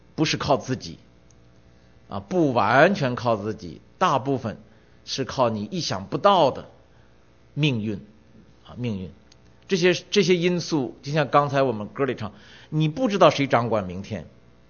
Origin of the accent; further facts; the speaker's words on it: China; 我记得小时候在中国，有一句话，成功等于勤奋